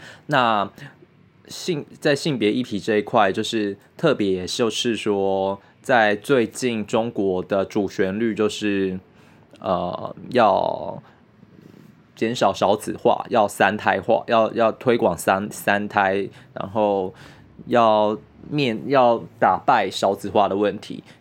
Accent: Taiwan

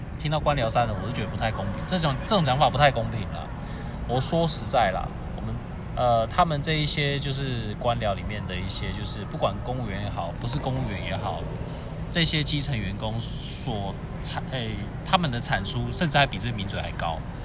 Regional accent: Hualien, Hualien County, Taiwan; 因为本身我是花莲人，我也认为

